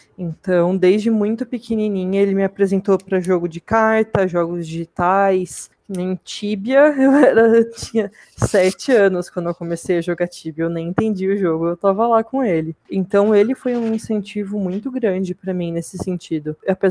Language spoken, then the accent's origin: Portuguese; São Paulo, Brazil; now in Americana, Brazil; Então eu me mudei de São Paulo, que eu vivi minha vida inteira até americana, só para estudar jogos.